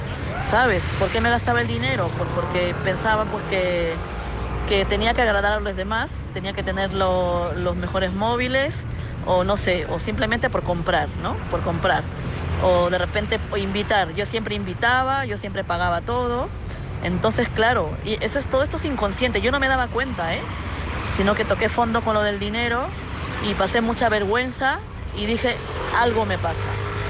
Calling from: Madrid, Community of Madrid, Spain; de Madrid. ¿Qué tal

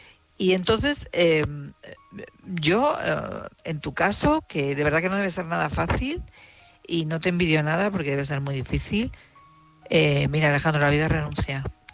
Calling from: Madrid, Community of Madrid, Spain; de Madrid.

